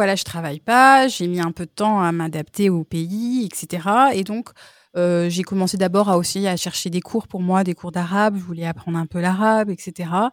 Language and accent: French; France; accent: French; Et oui, moi avec mon accent français